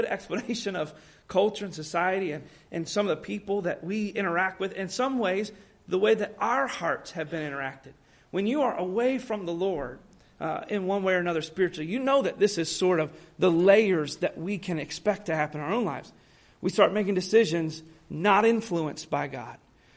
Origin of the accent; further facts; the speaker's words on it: United States; There's not many laws, and I'm an American.